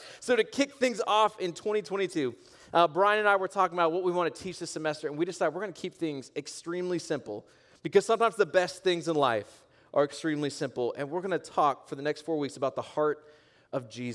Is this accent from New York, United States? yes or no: no; Denver, Colorado, United States; born there; When it comes to football, I was born in Denver, so my fandom is very deeply with the Denver Broncos.